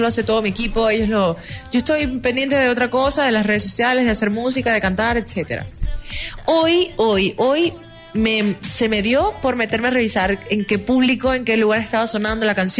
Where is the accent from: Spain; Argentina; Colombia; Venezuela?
Venezuela; now in Mexico; por lo menos yo que soy venezolana, México es un país hermano.